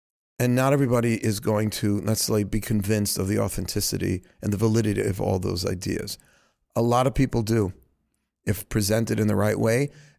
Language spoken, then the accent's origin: English; Queens, New York, United States; And I remember growing up in Queens, they used to have these Christian missionary groups walking around.